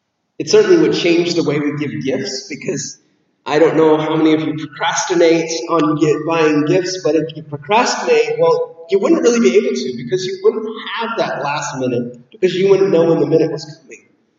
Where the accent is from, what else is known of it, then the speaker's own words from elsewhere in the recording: Georgia, United States; now in Washington, United States; where I grew up in South Georgia, where it almost never snows.